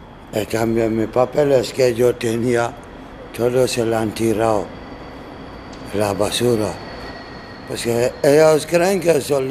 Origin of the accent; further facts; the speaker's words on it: Conakry, Guinea; Spanish is a second language; moved away as an adult; now in Spain; Soy de Guinea, Conakry.